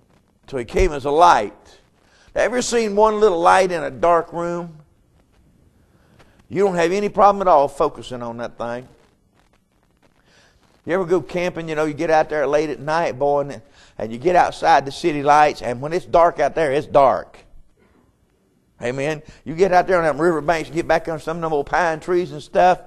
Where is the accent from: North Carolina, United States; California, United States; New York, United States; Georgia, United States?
North Carolina, United States; Marion; Now, you can talk about where you're from if you want to. I'm from Marion, North Carolina.